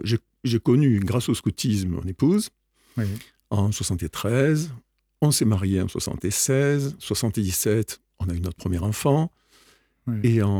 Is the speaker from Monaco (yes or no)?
no; Alès, Occitanie, France; born there; je suis né à Alès, dans une famille qui est à la fois protestante et Cévenol.